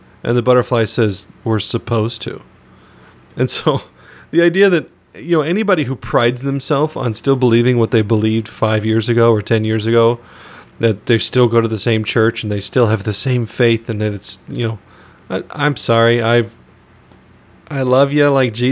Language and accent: English; Phoenix, Arizona, United States; which was born and raised in Phoenix, Arizona, so hot as blazes is a relative term.